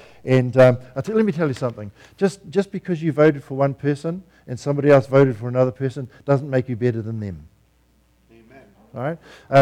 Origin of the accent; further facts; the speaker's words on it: New Zealand; I see that my home country, New Zealand, has 10,000 hits on its immigration page after the election.